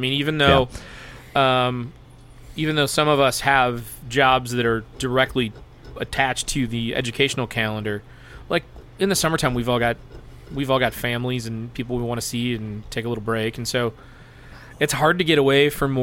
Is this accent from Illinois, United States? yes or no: no; Michigan, United States; We're going to Chicago, Madison, Milwaukee, and then we're from Michigan.